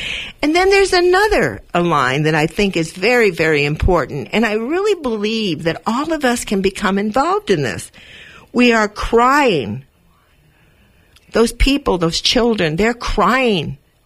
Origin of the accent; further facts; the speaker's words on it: Los Angeles, California, United States; born there; Well, I was born in 1940 in East Los Angeles to a Jewish family. I lived in a sheltered environment of religion and tradition.